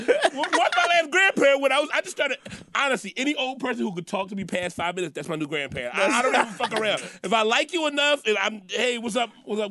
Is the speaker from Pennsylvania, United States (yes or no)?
yes; Philadelphia, Pennsylvania, United States; I'm from South Philly. It's a fucking great city.